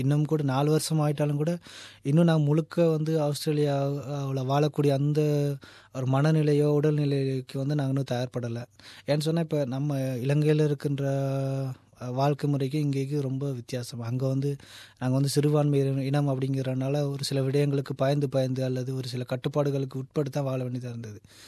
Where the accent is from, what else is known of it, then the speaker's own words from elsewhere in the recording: Bogawantalawa, Central Province, Sri Lanka; moved away as an adult; now in Australia; இலங்கையில் நான் ஒரு ஊடகவியலாளராக பணியாற்றி இருக்கின்றேன். நான் பிறந்து வளர்ந்தது எல்லாமே பொகவந்தலாவில் தான்.